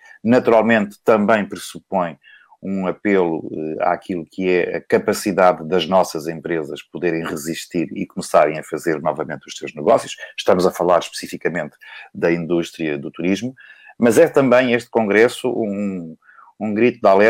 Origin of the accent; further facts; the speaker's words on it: Tentúgal, Coimbra, Portugal; eu sou de Tentúgal, que é uma vila aqui bem perto de Coimbra, fica aqui entre Coimbra e a Figueira da Foz